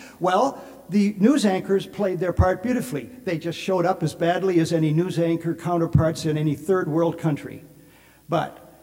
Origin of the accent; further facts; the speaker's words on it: Canada; As a Canadian, I wonder how long you can stand that.